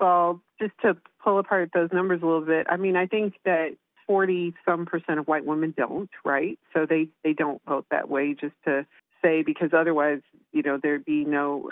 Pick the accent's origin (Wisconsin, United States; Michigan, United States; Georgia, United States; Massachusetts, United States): Wisconsin, United States; Milwaukee; moved away as an adult; now in Portland, United States; I'm originally from the Midwest, so moving to Oregon and Portland wasn't that big of a shock for me, right? Because I'm from the industrial Midwest and from Milwaukee, Wisconsin.